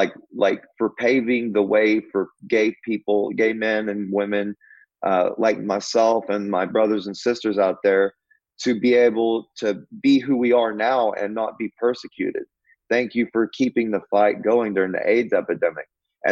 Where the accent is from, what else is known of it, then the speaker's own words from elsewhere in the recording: Pauls Valley, Oklahoma, United States; So I moved back to my hometown of Paul's Valley, which is just about 7 miles north of Joe Zoo. And, I moved back home.